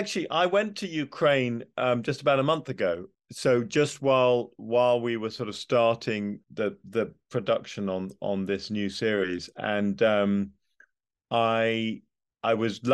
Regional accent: United Kingdom; even as someone, as a Brit, I'm a very pro-European Brit

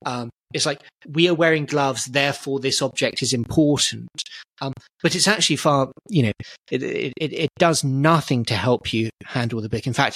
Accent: United Kingdom; Certainly we're both British, and here the environment is actually quite well suited for books.

